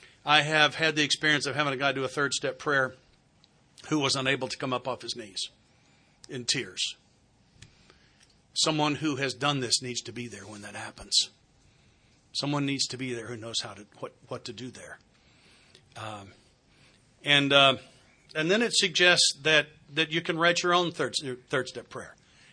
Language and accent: English; the South, United States